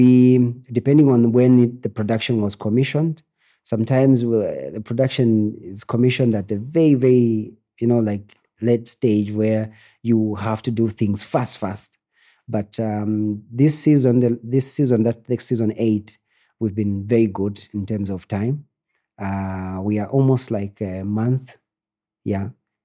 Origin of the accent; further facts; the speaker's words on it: Choma, Southern Province, Zambia; also born or lived in Ndola / Lusaka; I was born in Ndola. Then I grew up in Southern Province, Choma. And then I came to Lusaka and did my primary and secondary school.